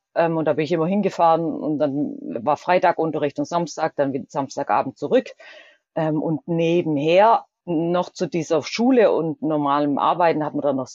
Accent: Stuttgart, Baden-Württemberg, Germany; ich komme ja aus Stuttgart

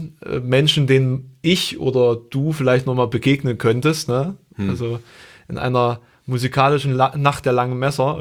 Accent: East Germany, Germany; ich komme ja auch aus dem Osten, ne? Das möchte ich hier nochmal erwähnen, auch wenn ich kein DDR-Kind bin, aber diese Art und Weise des Aufwachsens ist natürlich trotzdem durch die Ostsozialisierung geprägt.

